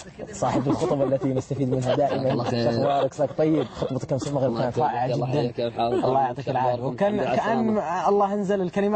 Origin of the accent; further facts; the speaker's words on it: Riyadh, Riyadh Province, Saudi Arabia; أنا من الرياض من السعودية